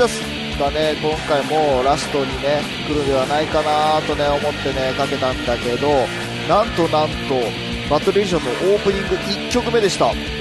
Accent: Sapporo, Hokkaido, Japan; 僕ねちょうどね地元の札幌に帰ってて

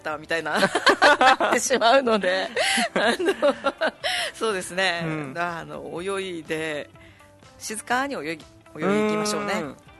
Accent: Hakodate, Hokkaido, Japan; 私は北海道の函館出身なんですけれども、はい、道南地区、この北海道の南部地区

